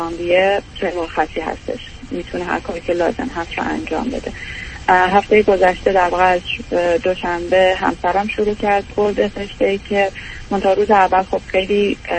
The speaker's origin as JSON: {"language": "Persian", "country": "Iran", "moved": "yes", "lives_now": "Canada", "said": "چون از ایران مهاجرت کردیم کانادا"}